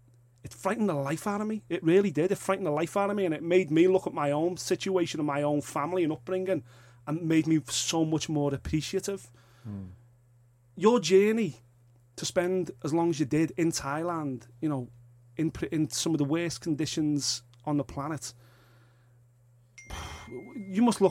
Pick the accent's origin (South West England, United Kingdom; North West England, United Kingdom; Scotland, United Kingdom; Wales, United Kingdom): North West England, United Kingdom; Liverpool; We're from a similar part of Liverpool. We're both from the South End. We both grew up as teenagers